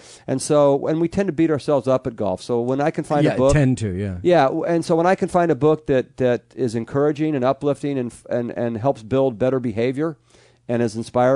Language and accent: English; California, United States; I'm fortunate too in that I grew up in Southern California, or just California in general